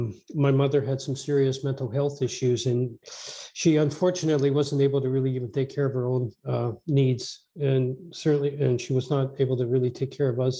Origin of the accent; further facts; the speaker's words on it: Edmonton, Alberta, Canada; born there; I was born out in Western Canada, in Edmonton, Alberta, the son of an alcoholic, basically.